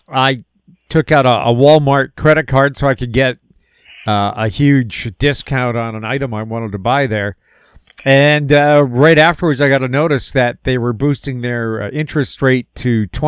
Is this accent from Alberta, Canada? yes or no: yes; Peace River, Alberta, Canada; And a legend from my hometown of Peace River, Alberta